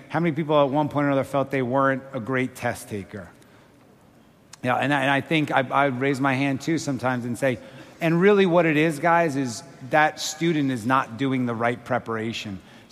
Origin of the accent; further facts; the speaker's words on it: Long Island, New York, United States; accent: Long Island; So I grew up on Long Island in New York. Any folks from Long Island? Show of hands. All right. All right, great. So bear with me if you can hear my Long Island accent.